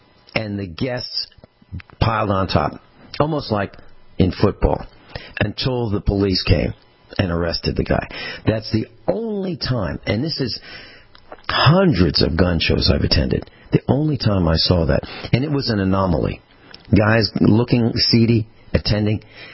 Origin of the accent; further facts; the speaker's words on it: Virginia, United States; I came from Virginia, the Commonwealth of Virginia